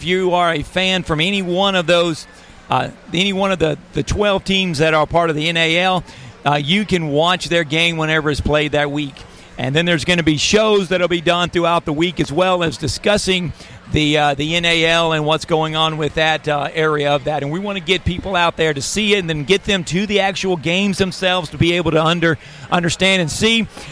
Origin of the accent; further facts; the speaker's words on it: Mississippi, United States; I'm from Central Mississippi. It is a football area.